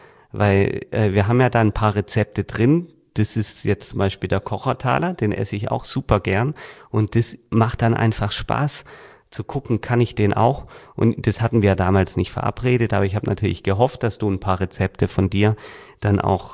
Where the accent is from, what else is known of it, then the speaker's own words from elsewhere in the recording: Reutlingen, Baden-Württemberg, Germany; Und ich komme aus Reutlingen und wir kamen dann über Heidelberg, Heilbronn